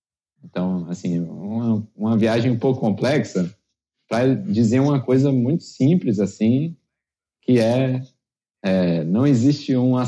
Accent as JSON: {"language": "Portuguese", "region": "Bahia", "country": "Brazil", "said": "E eu sou baiano, tenho que falar de ritmo também, né?"}